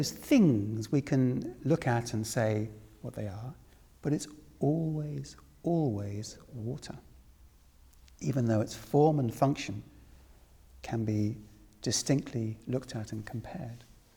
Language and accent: English; Wales, United Kingdom; born there; now in England; I'm a Welsh boy. I was born in Wales.